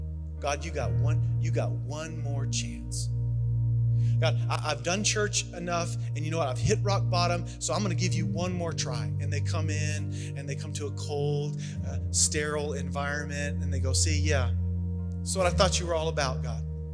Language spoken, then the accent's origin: English; Southern United States, United States; I call my grandfather papaw because I'm from the South.